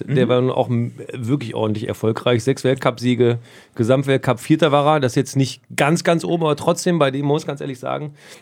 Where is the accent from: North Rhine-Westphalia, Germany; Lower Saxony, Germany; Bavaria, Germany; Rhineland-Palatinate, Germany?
Lower Saxony, Germany; Und ich bin ja wirklich Flachland. Ich bin Niedersachse